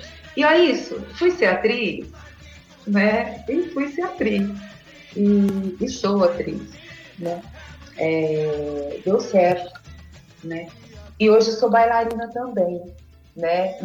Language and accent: Portuguese; Paraná, Brazil; born there; Porque a negritude aqui no Paraná, principalmente, onde eu nasci, né, ela é negada